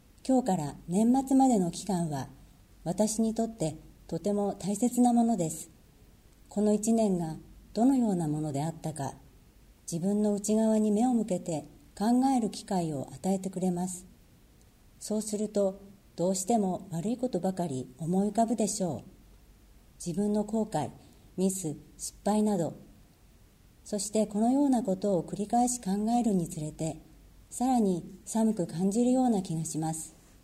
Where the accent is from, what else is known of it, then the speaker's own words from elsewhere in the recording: United States; Japanese is a second language; アメリカの雪が降らない地域の出身なので、